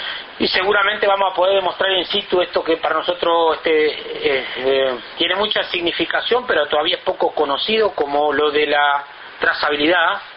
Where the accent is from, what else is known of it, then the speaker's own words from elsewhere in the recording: Uruguay; como uruguayo